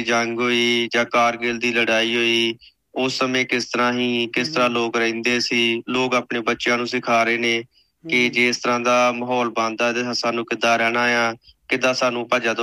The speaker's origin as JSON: {"language": "Punjabi", "region": "Punjab", "country": "India", "tie": "born or raised there", "said": "ਔਰ ਜਿਹੜਾ ਸਾਡਾ ਪਿੰਡ ਹੈ, ਸਾਡਾ ਪਿੰਡ ਹੈਗਾ ਆ ਕੋਈ 6 ਤੋਂ 7 ਕਿਲੋਮੀਟਰ ਦੂਰ ਬਾਰਡਰ ਤੋਂ"}